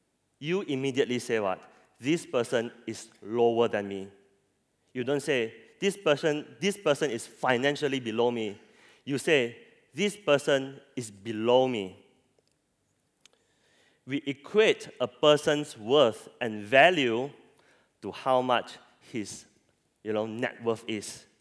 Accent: Penang, Malaysia; You know, I'm from Penang, and Penang people is infamous for being giam siap.

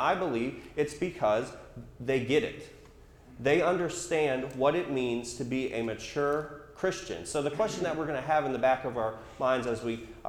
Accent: Arlington, United States; born there; Not really, I was born in Arlington, but you get the point.

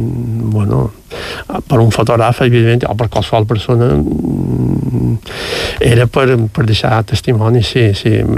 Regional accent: Balearic Islands, Spain; estic superbé a la meva illa, però jo d'un continent i disfruto moltíssim de... Clar, jo també som, ho diré, diguem, sense pretensions, un poc que coneixedor de la meva illa, conec molt Mallorca

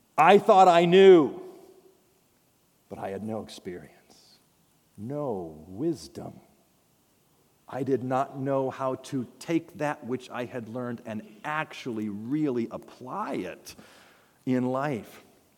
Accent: Washington, United States; I grew up in Washington State, and in the wintertime, the weather would turn rainy and sometimes snowy.

